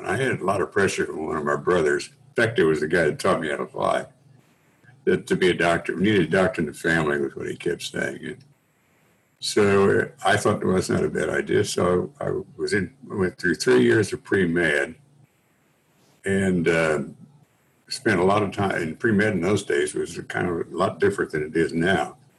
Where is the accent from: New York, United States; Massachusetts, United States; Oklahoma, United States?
Oklahoma, United States; And growing up, I grew up out in Oklahoma. And so it's pretty flat land, you know